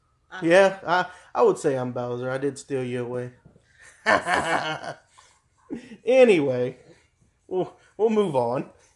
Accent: United States; Yes, as an American, we all did.

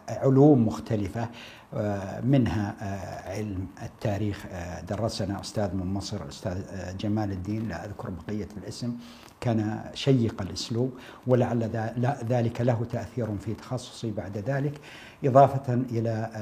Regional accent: Buraidah, Al-Qassim, Saudi Arabia; born there; من مواليد مدينة بريدة 1376 للهجرة.

